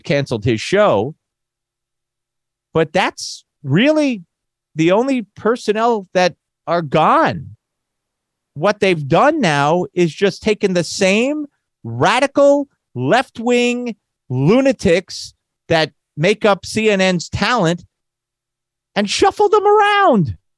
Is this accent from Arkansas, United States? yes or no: no; Brooklyn, New York, United States; I'm from Brooklyn, baby. Remember that. I am.